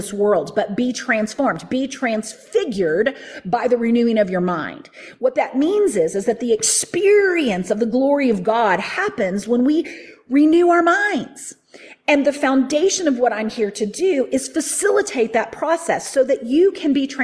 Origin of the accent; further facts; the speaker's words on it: the South, United States; I mean, I grew up in the Bible Belt.